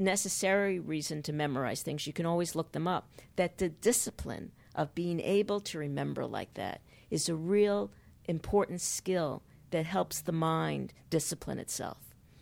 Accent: United States; Right, I'm American.

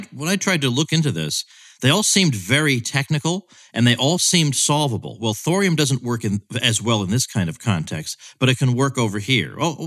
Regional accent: Massachusetts, United States; I grew up in Massachusetts. We were not terribly far from the Seabrook nuclear power plant in New Hampshire

